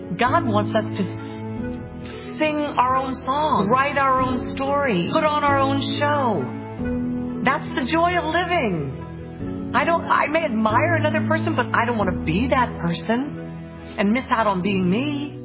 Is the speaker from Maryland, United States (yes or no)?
yes; Maryland, United States; also born or lived in Paris, France; I was born in Paris, France, but I grew up in Maryland.